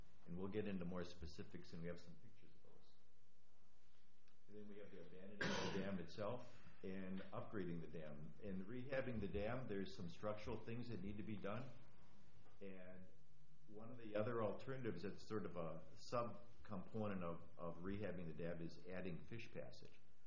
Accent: Wisconsin, United States; From a personal standpoint, I'm also a local boy. I grew up on Silver Spring and Green Bay Avenue, and a lot of fun memories about Lincoln Park, Fletch Park, Estabrook Park.

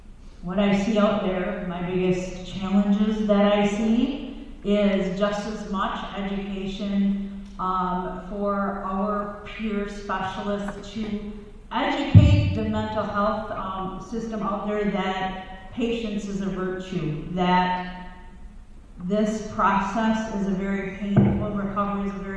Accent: Monroe, Wisconsin, United States; now in Milwaukee, United States; So I'm from Monroe, Wisconsin. I've only been in Milwaukee a year.

